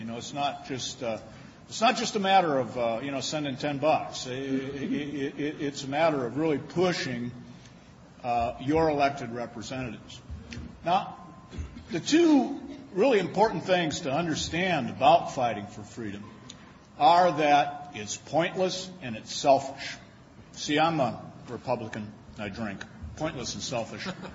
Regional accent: Toledo, Ohio, United States; moved away as an adult; also born or lived in East Coast; You know, I'm from Toledo, Ohio. I went to Miami of Ohio. My wife went to IU. I've lived 40 years out on the East Coast

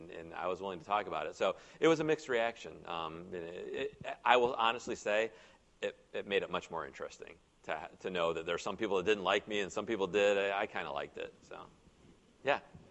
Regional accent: Indiana, United States; I'm from Northwest Indiana. I don't know if you know anything about Northwest Indiana, but you know, I might not look it, but we're pretty tough up there.

